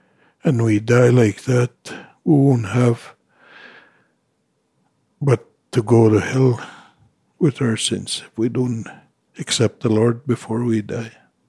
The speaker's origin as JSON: {"language": "English", "town": "Kikino", "region": "Alberta", "country": "Canada", "tie": "born or raised there", "said": "I'm from Kikino Métis Settlement, and I was raised here. I was 1 year old when my parents moved to Kikino"}